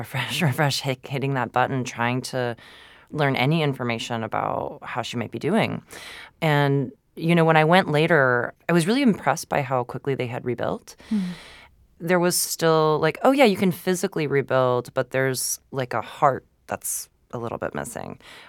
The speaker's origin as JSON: {"language": "English", "region": "Georgia", "country": "United States", "tie": "born or raised there", "said": "You know, I'm half Japanese. I grew up in Georgia. I went to a Japanese school, you know, when I was in Georgia."}